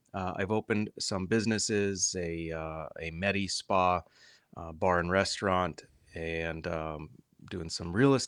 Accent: Mandan, North Dakota, United States; Well, I'm originally from Mandan. So grew up in Mandan, North Dakota, graduated high school there.

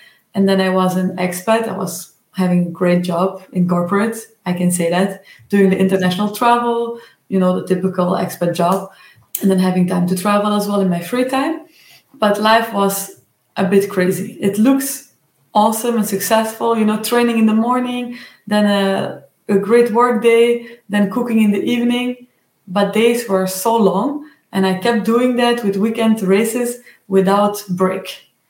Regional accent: Belgium; I'm from Belgium.

